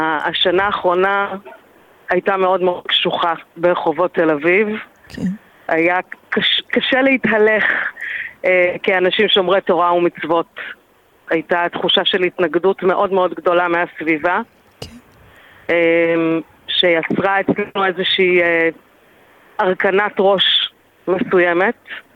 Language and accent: Hebrew; Kfar Etzion, West Bank, Palestine; אני גדלתי בקיבוץ כפר עציון, זה קיבוץ דתי בגוש עציון